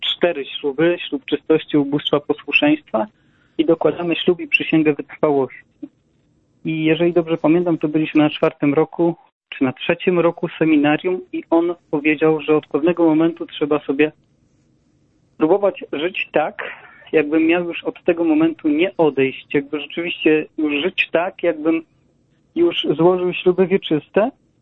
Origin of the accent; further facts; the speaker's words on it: Łęki Górne, Subcarpathian Voivodeship, Poland; w terenach, które są bardzo blisko mojej rodzinnej miejscowości Łęk Górnych. Tak jak mówiłem, to jest miejscowość w województwie podkarpackim.